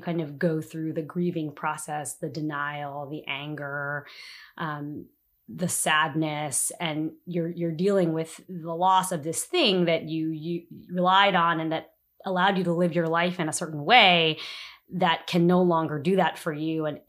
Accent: New Jersey, United States; now in Washington, D.C., United States; I am an attorney and I live in Washington, D.C. I've been living in the city for about 5 years now. I'm originally from New Jersey.

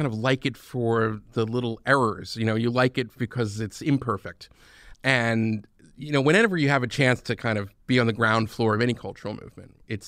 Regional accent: Philadelphia, Pennsylvania, United States; growing up in Philadelphia, you had the advantage of Power 99, which is a radio station, and they had one hip hop show on Sundays

